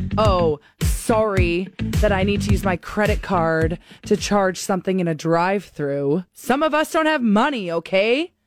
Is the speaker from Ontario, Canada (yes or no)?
no; St. Albert, Alberta, Canada; I used to use it all the time growing up in St. Albert when we'd get cabs. Because the cab from St. Albert to Jasper Ave, it's lengthy.